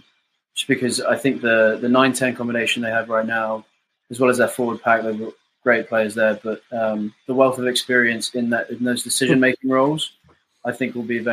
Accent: United States; especially as an American rugby player, you want to be playing high-level competition consistently.

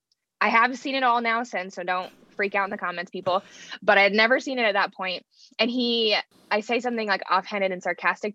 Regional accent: Idaho, United States; So kind of grew up in this beautiful mountain valley, river valley town.

